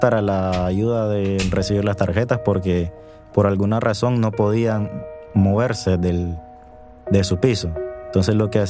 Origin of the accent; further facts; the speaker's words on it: Nicaragua; now in Spain; tengo 21 años y vengo de Nicaragua, estoy acá en España.